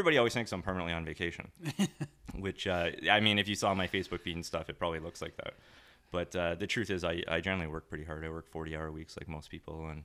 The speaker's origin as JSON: {"language": "English", "town": "Chilliwack", "region": "British Columbia", "country": "Canada", "tie": "born or raised there", "said": "I was actually living in my hometown at Chilliwack, which is about 70,000 people, a little farming community"}